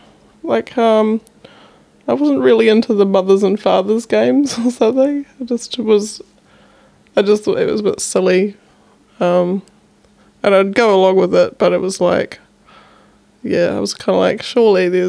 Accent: Wellington, New Zealand; I grew up mostly on the Kapiti Coast. I have a middle-class background.

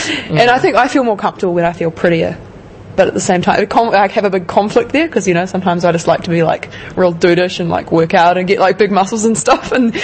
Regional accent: Waikato, New Zealand; I'm studying vet at Palmerston North in my second year. From the Waikato. Born and raised in New Zealand.

